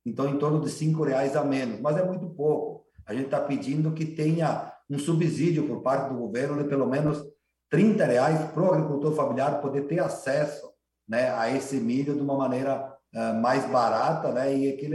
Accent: Veranópolis, Rio Grande do Sul, Brazil; eu sou lá do município de Veranópolis, lá na Serra, e lá o módulo é 12 hectares

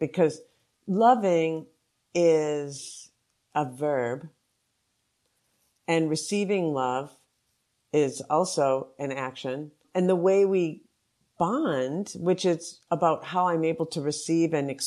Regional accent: Minnesota, United States; moved away as an adult; also born or lived in New York; It was very much a feature of growing up in Minnesota, looking like I do, that I was extremely other.

